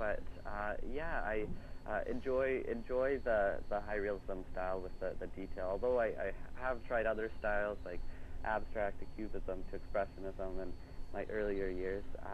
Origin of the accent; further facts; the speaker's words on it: Russia; growing up in Russia and having parents who are leaders of a team who are doing humanitarian work